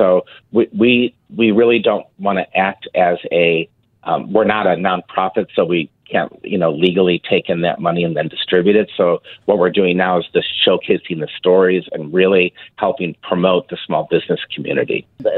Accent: Chicago, Illinois, United States; now in St. Louis, United States; I'm a Chicago native, born and raised in Chicago. I've moved to St. Louis. I've never looked back.

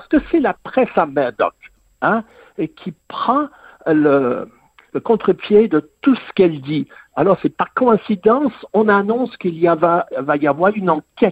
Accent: England, United Kingdom; moi, j'ai grandi en Angleterre, je connais

